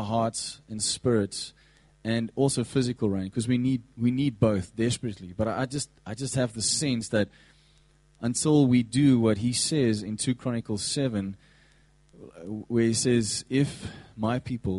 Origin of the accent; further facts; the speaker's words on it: South Africa; I am proudly South African